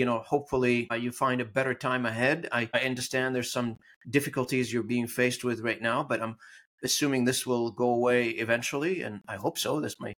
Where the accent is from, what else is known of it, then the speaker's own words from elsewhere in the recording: Canada; there is a room for somebody to be nationalist, being a Canadian and speak whatever language I want to speak, but I can remain to be Canadian.